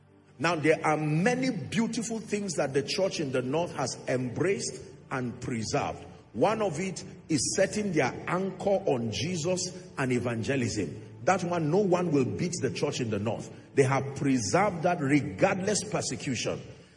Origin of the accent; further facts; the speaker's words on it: Jos, Plateau, Nigeria; I was born and bred in Jos, started ministry in Zaria.